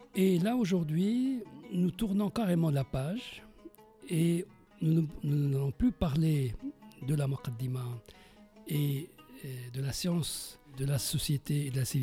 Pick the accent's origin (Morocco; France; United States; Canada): Morocco; chez nous au Maroc et dans le monde.